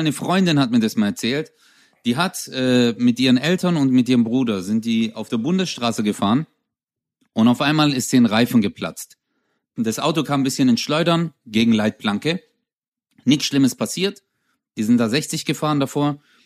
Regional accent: Turkey; now in Germany; zögern, würde ich trotzdem die Türkei wählen. Also ich wäre gern wieder Türke, weil

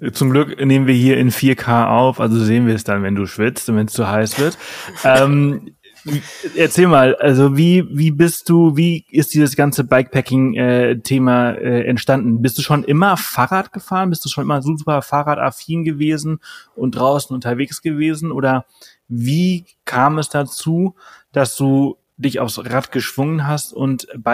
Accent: Balearic Islands, Spain; Ich bin ja auf Mallorca aufgewachsen.

